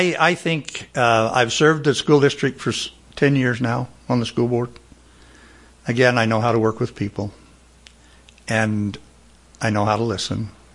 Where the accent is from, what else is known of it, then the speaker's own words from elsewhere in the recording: Star Valley, Wyoming, United States; I was born and raised in Star Valley.